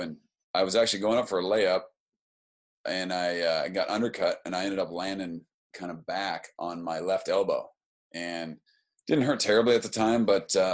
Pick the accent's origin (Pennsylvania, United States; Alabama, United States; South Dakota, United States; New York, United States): South Dakota, United States; Caputa; my early childhood was in a little town called Caputa. That's Caputa. And it's a little tiny town, just about 13 miles outside of Rapid City.